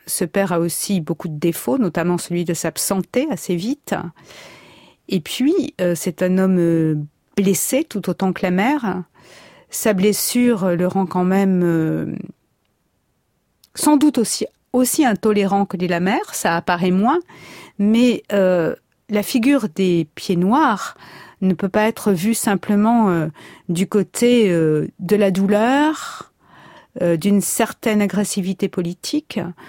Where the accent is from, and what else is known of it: Marseille, Provence-Alpes-Côte d'Azur, France; born or raised there